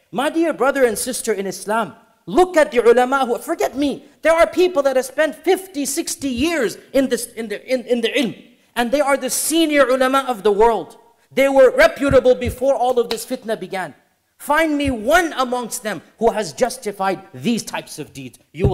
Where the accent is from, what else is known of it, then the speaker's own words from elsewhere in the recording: United States; I am an American and I criticize my own country, perhaps one of the most vocal.